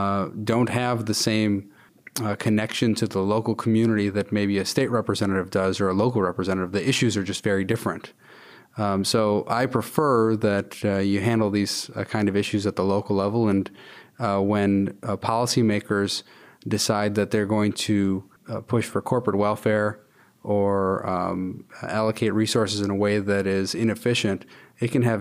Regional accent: Grand Rapids, Michigan, United States; I'm from the Grand Rapids area.

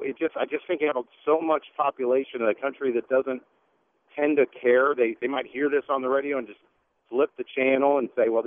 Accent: Columbus, Ohio, United States; now in Charlotte, United States; I'm from Charlotte, North Carolina, but spent 37 years of my life in Columbus, Ohio. That's where I was born and raised.

